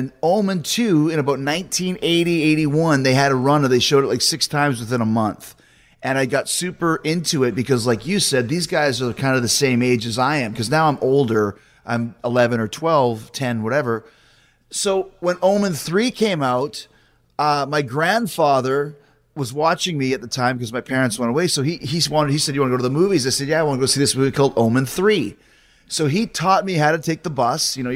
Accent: Winnipeg, Manitoba, Canada; I grew up in Winnipeg

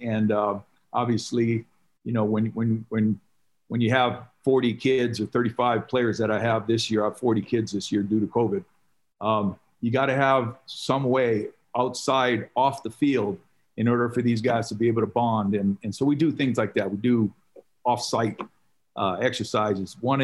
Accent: Hawaii, United States; But no, growing up in Hawaii, man, it was awesome.

